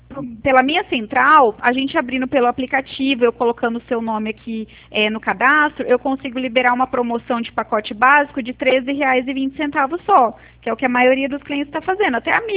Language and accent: Portuguese; Presidente Prudente, São Paulo, Brazil; eu sou de Presidente Prudente, né? Eu sou de uma central aqui de Prudente